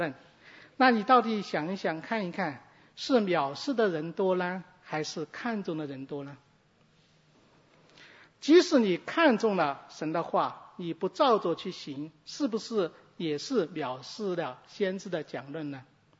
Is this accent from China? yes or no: yes; China; 比如说我们中国人呢喜欢滚烫的热茶，那美国人呢喜欢冰凉的水。